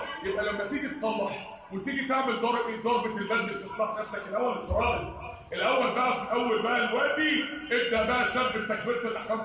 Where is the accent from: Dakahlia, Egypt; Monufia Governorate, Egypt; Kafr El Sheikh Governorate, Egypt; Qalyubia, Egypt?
Dakahlia, Egypt; Mansoura; في مساجد كتير عندنا في المنصوره كتير جدا